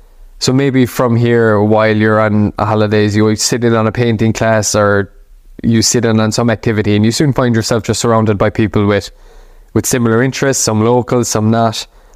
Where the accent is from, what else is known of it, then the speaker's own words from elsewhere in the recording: Killarney, Munster, Ireland; it is around the coffee shop in my hometown of Killarney. So when I lived in Killarney